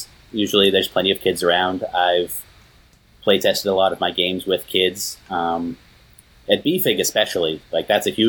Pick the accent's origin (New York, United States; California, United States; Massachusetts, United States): Massachusetts, United States; turns out we're both from Southern Mass.